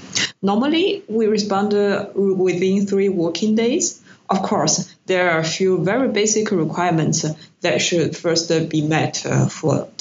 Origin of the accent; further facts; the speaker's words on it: Shanghai, China; also born or lived in Germany / Singapore / United States; now in Berlin, Germany; Originally, I'm from Shanghai, China. However, I have lived and worked in Germany, Singapore, and also in the USA.